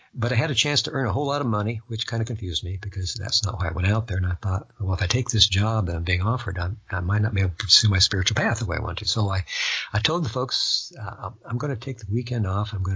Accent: Nebraska, United States; moved away; also born or lived in Kentucky; Coincidentally, that was the year I moved to Kentucky. I was originally from Nebraska, and I was an old hippie at the time

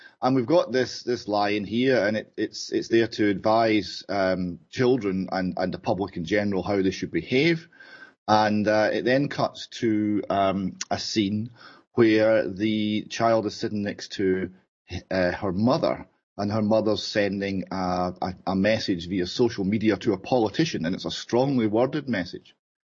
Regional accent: Airdrie, Scotland, United Kingdom; I'm from Airdrie. I was born and brought up in Airdrie.

